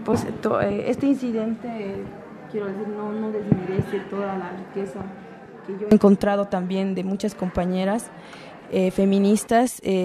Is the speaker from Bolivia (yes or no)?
yes; Bolivia; soy de Bolivia, de la Asamblea Feminista.